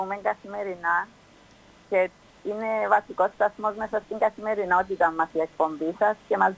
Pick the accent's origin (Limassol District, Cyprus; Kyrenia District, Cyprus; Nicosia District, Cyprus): Nicosia District, Cyprus; Nicosia; είμαι από Λευκωσία.